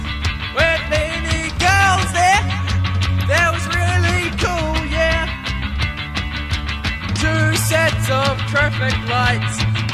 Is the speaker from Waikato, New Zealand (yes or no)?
yes; Huntly, Waikato, New Zealand; So, what's wrong with Huntly? It's my home country. Just go there, just go down State Highway 1.